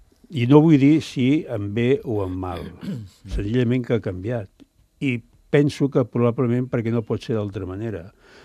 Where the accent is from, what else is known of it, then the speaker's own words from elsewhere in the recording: Barcelona, Catalonia, Spain; jo també soc de Gràcia, nascut a Gràcia, al meu carrer jugàvem al carrer sempre jugàvem al carrer